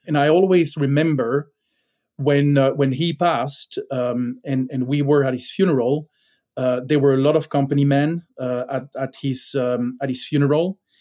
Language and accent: English; Belgium; English is a second language; now in United States; I grew up in Belgium, tiny small country in Western Europe.